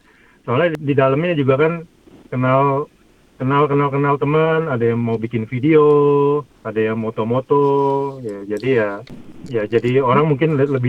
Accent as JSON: {"language": "Indonesian", "region": "Jakarta", "country": "Indonesia", "said": "deket ke pantai deket saya kan dari Jakarta kan kayak kalau mau ke pantai ya itu aja"}